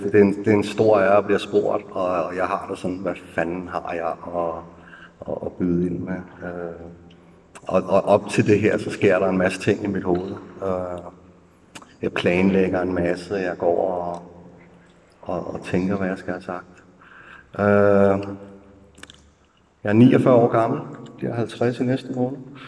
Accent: Herlev, Capital Region of Denmark, Denmark; Jeg er vokset op i Østerbro, Herlev, en velfungerende familie.

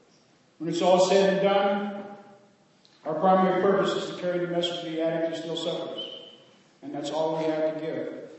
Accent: California, United States; I come from the West Coast of California.

